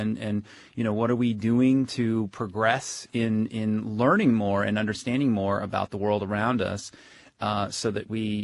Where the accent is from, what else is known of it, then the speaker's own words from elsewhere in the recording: Florida, United States; born there; also born or lived in Indiana; I was born in Florida. I mean, I spent a lot of time in Florida, but I also spent a lot of time in Indiana.